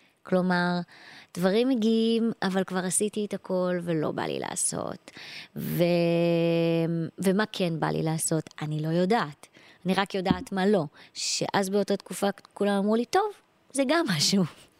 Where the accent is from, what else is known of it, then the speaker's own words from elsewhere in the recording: Tel Aviv, Tel Aviv District, Israel; ואני אומרת שאני מתל אביב